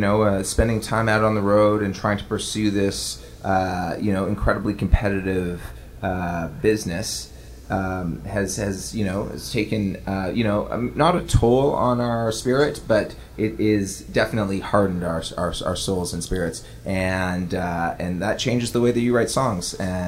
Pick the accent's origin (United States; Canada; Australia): Canada; because we're Canadian